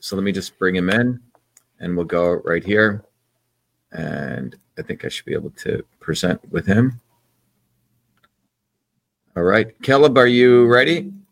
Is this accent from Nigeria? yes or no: no; India; now in United States; the journey that I went through growing up in India in a what's called a system of oppression called the caste system